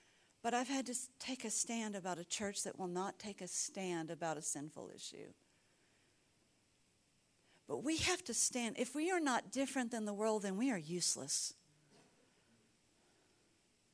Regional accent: Bloomfield, New Mexico, United States; born there; Because I was born in this country. I was born in Bloomfield, New Mexico.

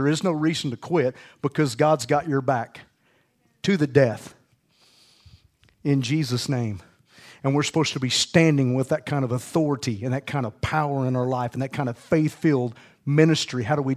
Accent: Oklahoma, United States; You guys know what it means. We're from Oklahoma.

